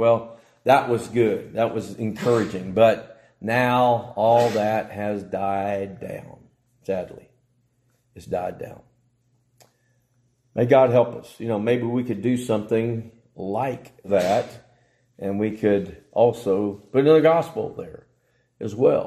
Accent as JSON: {"language": "English", "town": "Smyrna", "region": "Georgia", "country": "United States", "tie": "born or raised there", "moved": "as an adult", "said": "But I remember years ago, my hometown, or not really our hometown, but where I grew up most of my life, when I was younger, Smyrna, Georgia."}